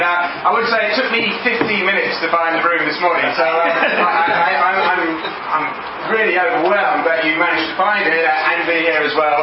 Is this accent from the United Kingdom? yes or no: yes; London, United Kingdom; born there; I was born in South East London. With the proverbial silver spoon in my mouth, as my wife delights in telling me, I had an architect father and an architectural historian mother